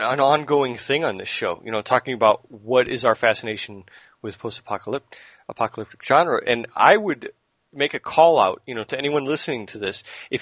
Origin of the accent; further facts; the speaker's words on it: United States; I'm speaking as an American here.